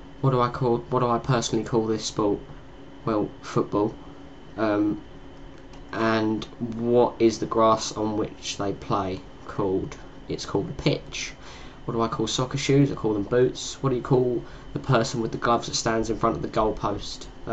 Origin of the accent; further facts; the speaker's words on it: East of England, United Kingdom; originally I'm from Essex.